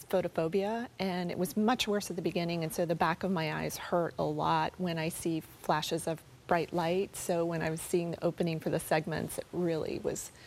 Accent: the South, United States; I'm from the South. My parents are from Florida, from D.C., and we had all these lightning safety rules in our house.

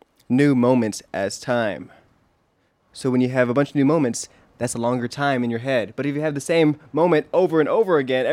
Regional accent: Philippines; I grew up in the Philippines.

